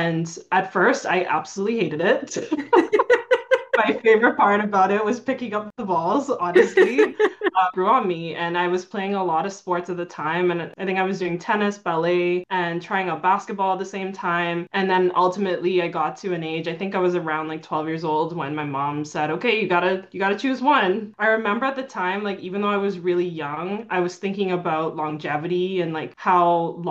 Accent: Bahamas; now in United States; I'm from the Bahamas, and playing in the Bahamas was very different from playing in the US.

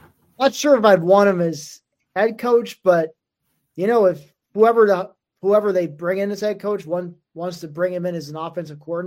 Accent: State College, Pennsylvania, United States; I grew up in State College, which aligned itself with the Steelers crazy.

